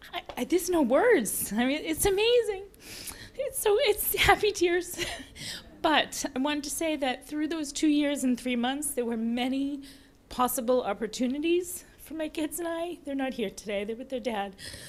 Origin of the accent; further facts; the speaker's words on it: Boston, Massachusetts, United States; now in Milford, United States; I didn't even know Milford was a town in New Hampshire. I was, Milford, where's that? I'm a Bostonian, you know?